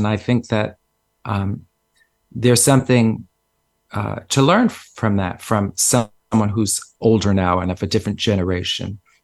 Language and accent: English; Bronx, New York, United States; accent: Bronx; I was told to lose my Bronx accent.